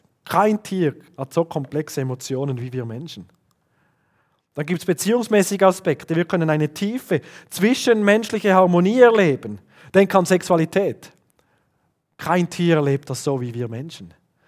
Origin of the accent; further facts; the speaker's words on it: Switzerland; Bei uns in der Schweiz machen wir das demokratisch, was richtig und falsch ist.